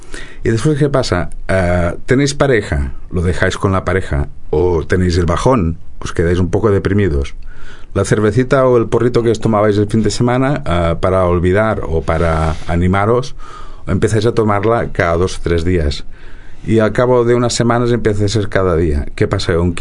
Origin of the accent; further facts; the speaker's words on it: Spain; first language ca; Spanish is a second language; te lo traduciré a castellano y a mi lengua nativa, que es el catalán